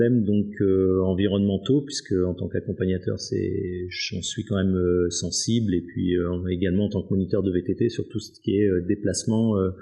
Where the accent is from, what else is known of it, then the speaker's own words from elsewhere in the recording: Samoëns, Auvergne-Rhône-Alpes, France; Donc moi je suis issu de Samoin